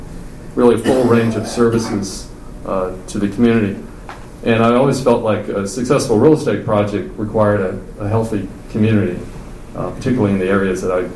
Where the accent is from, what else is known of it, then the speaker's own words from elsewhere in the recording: Utahville, United States; growing up in Utahville was a gift. I think I can say the same for my siblings.